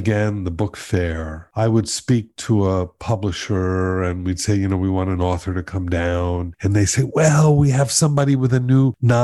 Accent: Miami, Florida, United States; And I grew up in Miami and I had that very same feeling.

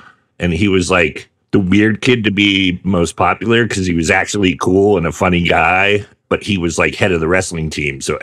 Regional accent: Sonoma, California, United States; Oh, yeah, I know Ukiah. I grew up in Sonoma. Sonoma, the little tourist town.

